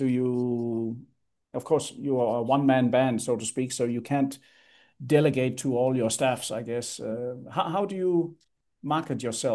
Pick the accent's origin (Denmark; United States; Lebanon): Denmark; English is a second language; I mean, I'm from Denmark, as you know, and you're from France.